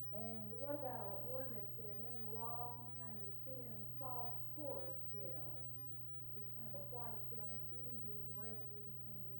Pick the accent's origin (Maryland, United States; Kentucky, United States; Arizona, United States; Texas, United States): Kentucky, United States; moved away; Well, when I grew up in Kentucky, I talked about pecan, but we didn't have any.